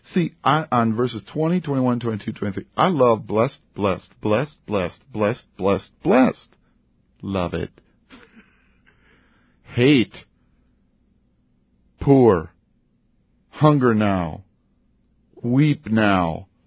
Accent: United States; I'm American. I want independence.

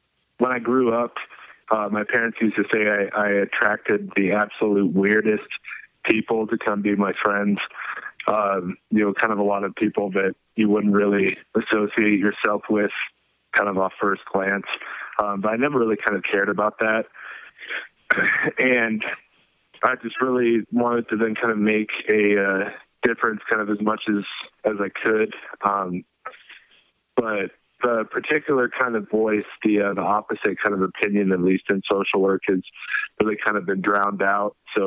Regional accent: Highlands Ranch, Colorado, United States; I'm a junior at the University of Wyoming studying social work from Highlands Ranch, Colorado.

